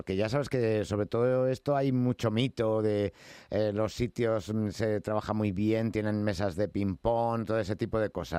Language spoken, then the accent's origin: Spanish; Spain; son como los españoles, que no hablamos mucho el inglés